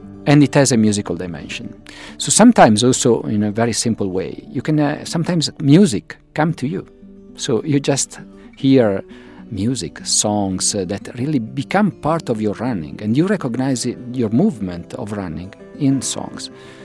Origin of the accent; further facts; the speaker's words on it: Italy; English is a second language; as I said, I'm originally from Italy, and in my running, sometimes I have, I have some Italian songs.